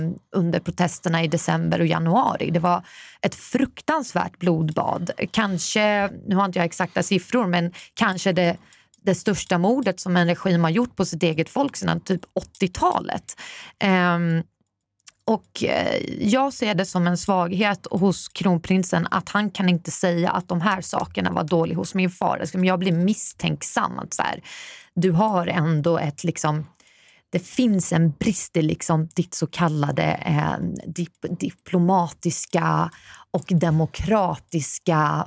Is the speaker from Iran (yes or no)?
yes; Iran; Swedish is a second language; now in Sweden; jag är iranier för de som inte vet